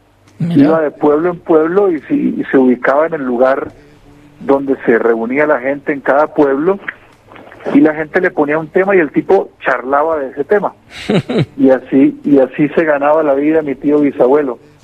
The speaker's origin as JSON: {"language": "Spanish", "town": "Ibagué", "region": "Tolima", "country": "Colombia", "said": "Yo vengo de Ibagué, que es capital musical de Colombia"}